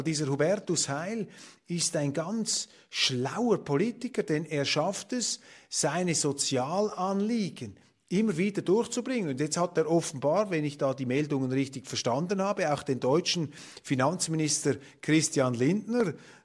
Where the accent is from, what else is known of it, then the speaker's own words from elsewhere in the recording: Germany; Kommt überhaupt nicht in Frage, dass wir Marschflugkörper liefern. Das können wir nicht als Deutsche.